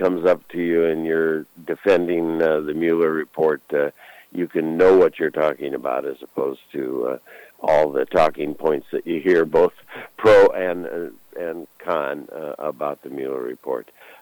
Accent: Valparaiso, Indiana, United States; The other two places, of course, are Marion and Valparaiso, Indiana, which is kind of my hometown. Having lived in 21 different houses, it's pretty hard to actually pinpoint where my hometown is.

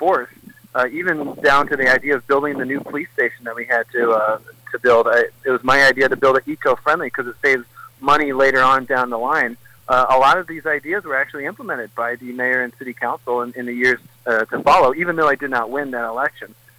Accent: Bexley, Ohio, United States; So that same year, 2007, I ran for mayor of my hometown, Bexley, Ohio. It's actually where the governor's mansion is

